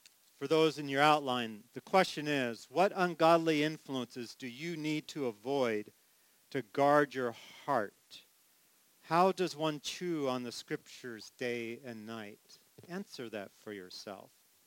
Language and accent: English; California, United States; Believe me, growing up in California, I understand drought and the devastation it has upon agriculture and plants.